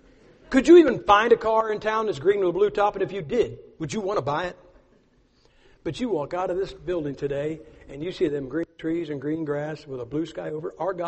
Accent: Ohio, United States; I'm from Ohio, but we live in Idaho now because I run the school.

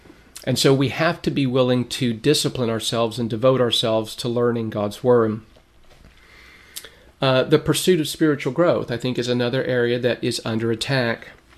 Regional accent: Lancaster, California, United States; I remember as a kid when I was growing up in Lancaster, California

